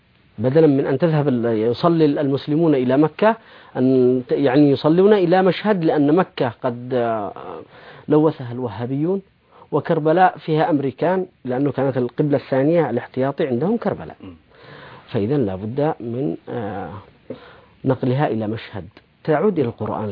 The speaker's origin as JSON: {"language": "Arabic", "country": "Yemen", "said": "نحن عندنا في اليمن، رمنا في اليمن"}